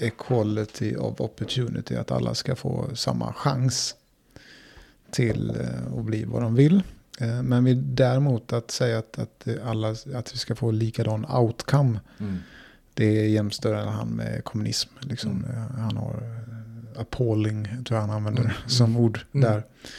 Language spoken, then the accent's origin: Swedish; Sweden; Det är ju min värdering i alla fall som svensk.